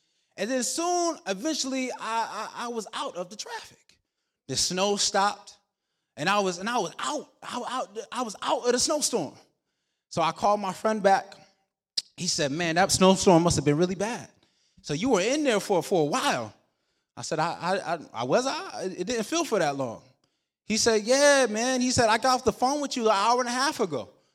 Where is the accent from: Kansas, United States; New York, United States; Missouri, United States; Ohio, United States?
New York, United States; Rochester; I was traveling from Berrien Springs back to Rochester, New York to go home for Christmas break.